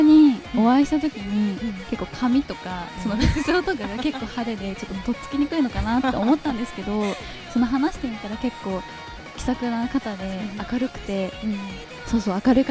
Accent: Yamagata, Japan; この曲は私の地元の山形の山形テレビでねタイアップを取った曲なので

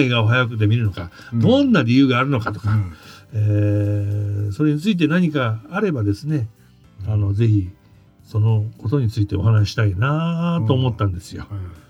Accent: Shibuya, Tokyo, Japan; 一応俺は僕この人も渋谷区出身で

